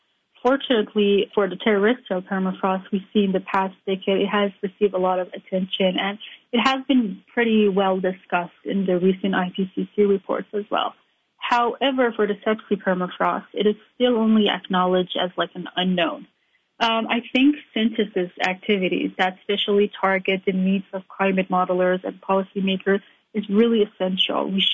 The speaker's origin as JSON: {"language": "English", "country": "Iran", "tie": "born or raised there", "said": "You know, growing up in Iran, I did witness many different types of environmental issues"}